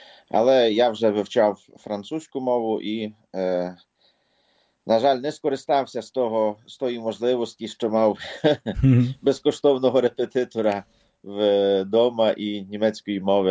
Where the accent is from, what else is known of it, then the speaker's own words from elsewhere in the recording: Klynove, Khmelnytskyi Oblast, Ukraine; born there; Я народився в селі Клинове, недалечко від городка Подільського і від такого містечка як Шатанів. Історична назва цього села Скотиняне, вона була змінена в 1968 році, якщо не помиляюсь.